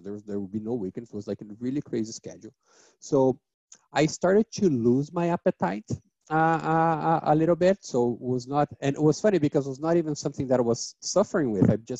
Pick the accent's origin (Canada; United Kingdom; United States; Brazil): Brazil; But, you know, I'm actually from Brazil.